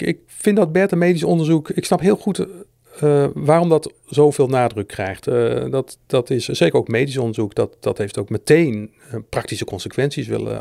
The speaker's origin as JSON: {"language": "Dutch", "region": "Groningen", "country": "Netherlands", "said": "Ja, maar ik kom uit Groningen en wij Groningen zijn nogal nuchter en bescheiden."}